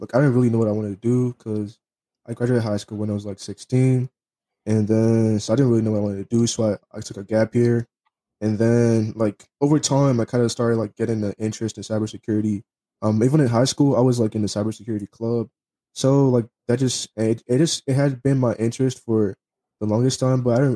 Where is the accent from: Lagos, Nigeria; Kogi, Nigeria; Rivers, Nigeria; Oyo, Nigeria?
Lagos, Nigeria; also born or lived in Virginia; now in Dallas, United States; I was born and raised in Nigeria, Lagos, Nigeria. Moved over here a couple of years ago. I lived in Virginia for a little bit, and then later on moved to Texas. I'm currently in Dallas, Texas right now.